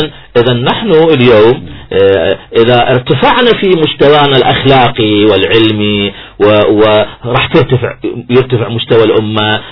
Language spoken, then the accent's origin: Arabic; Iraq; هاي اليوم احنا كعراقيين على الساحة